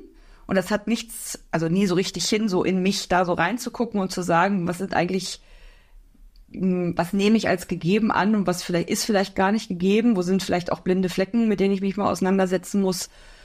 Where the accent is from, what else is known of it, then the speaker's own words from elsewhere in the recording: Berlin, Germany; born there; gebürtige Berlinerin, sitze deswegen sehr gerne hier und gucke in den Berliner Himmel, wohne schon seit langer Zeit im Rheinland.